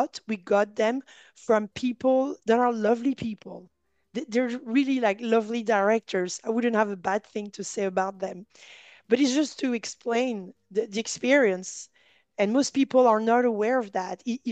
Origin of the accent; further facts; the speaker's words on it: Gabon; English is a second language; And I come from Gabon, which is Central Africa. So an English African person with a French speaking African person.